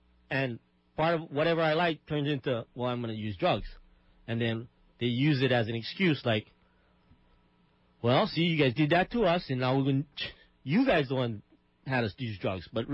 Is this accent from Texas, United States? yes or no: no; Hawaii, United States; And at another thing that I just wanted to point out is, as a Hawaiian, I think sometimes we, along the way, we used what happened to us as a nation, as a kingdom